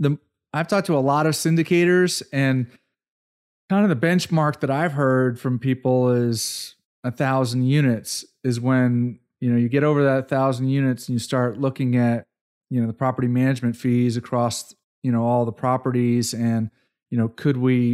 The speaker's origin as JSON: {"language": "English", "town": "Brookfield", "region": "Connecticut", "country": "United States", "said": "I'm originally from Connecticut, also from Brookfield, Connecticut, near Danbury."}